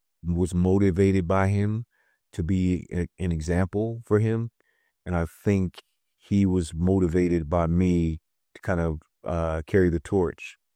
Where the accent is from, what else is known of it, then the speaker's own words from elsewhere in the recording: Knoxville, Tennessee, United States; They were about an hour and 45 minutes away from my hometown in Knoxville, Tennessee.